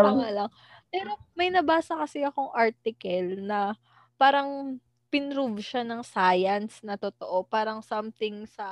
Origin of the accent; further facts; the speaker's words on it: Central Luzon, Philippines; alam mo sa amin sa Bulacan